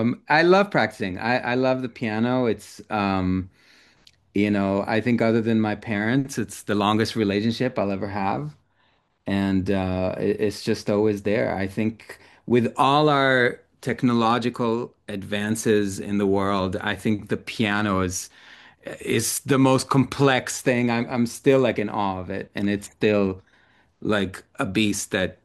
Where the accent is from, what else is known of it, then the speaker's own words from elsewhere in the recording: Israel; So I'm from Israel originally.